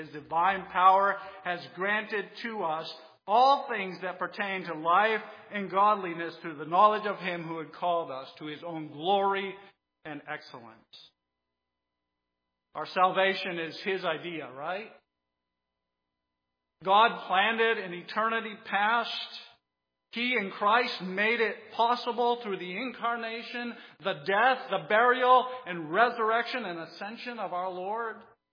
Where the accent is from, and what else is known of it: DR Congo; born or raised there